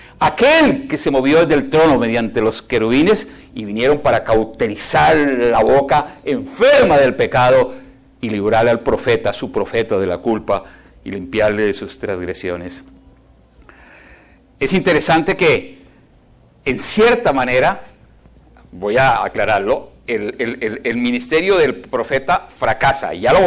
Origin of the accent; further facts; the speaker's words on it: Colombia; En la época en mi país, Colombia, cuando las guerrillas golpeaban fuertemente las FARC